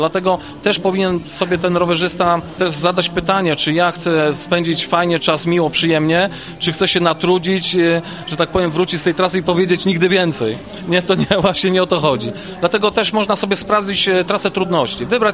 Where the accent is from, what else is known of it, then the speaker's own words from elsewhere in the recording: Międzylesie, Lower Silesian Voivodeship, Poland; jestem z Międzylesia, tutaj akurat z Urzędu Miasta i Gminy.